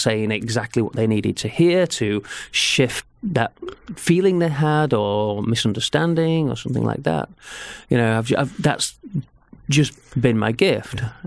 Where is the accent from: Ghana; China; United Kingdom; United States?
United Kingdom; Leeds, Yorkshire and the Humber; I was in Leeds.